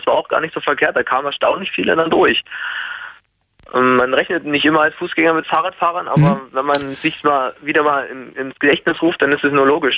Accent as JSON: {"language": "German", "town": "Görlitz", "region": "Saxony", "country": "Germany", "tie": "born or raised there", "said": "Also wie gesagt, in meiner Heimatstadt in Görlitz machen sie es derzeit sehr viel."}